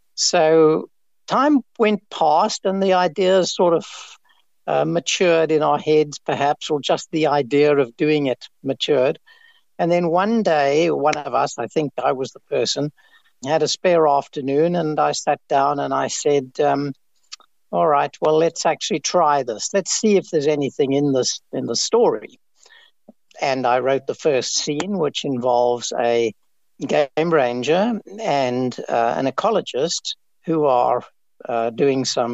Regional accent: Cape Town, Western Cape, South Africa; moved away; also born or lived in Kenya / Adelaide, Australia; I grew up in Cape Town, actually, and then I lived in Kenya for a while, and then I went with my parents to Adelaide in Australia, did my university training there, and then I came back to Wits as a mathematician.

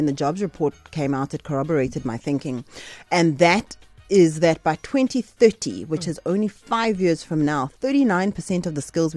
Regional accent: KwaZulu-Natal, South Africa; I am a KZN girl. I was born and raised in KwaZulu-Natal.

